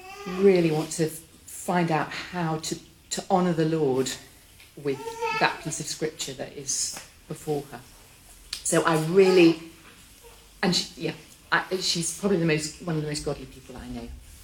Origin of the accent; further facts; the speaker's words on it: Yorkshire and the Humber, United Kingdom; I come from Yorkshire, which is God's great county. And my favourite place in the whole world. Anyway, you wouldn't find that out from my accent, so that's why I put that out there. I'm from Yorkshire.